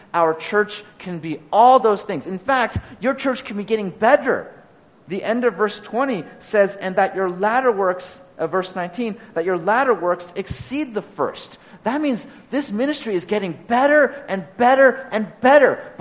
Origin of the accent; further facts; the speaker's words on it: New England, United States; I'm from New England. I can walk on ice.